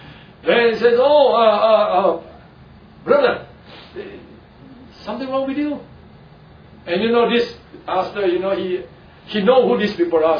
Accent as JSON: {"language": "English", "country": "Philippines", "said": "So who am I? I'm a Filipino."}